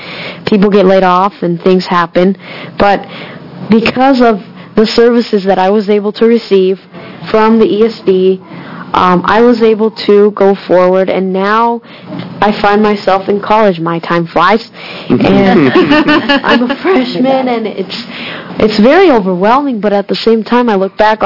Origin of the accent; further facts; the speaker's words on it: Mexico; English is a second language; I'm bilingual. I'm English and Spanish, and my parents we came from Mexico